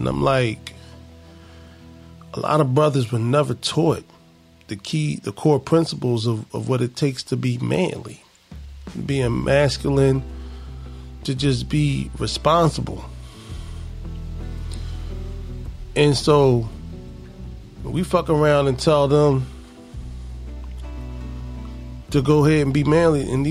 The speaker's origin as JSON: {"language": "English", "town": "Philadelphia", "region": "Pennsylvania", "country": "United States", "tie": "born or raised there", "said": "Growing up in North Philadelphia, growing up in the heart of the crack cocaine era, seeing families decimated"}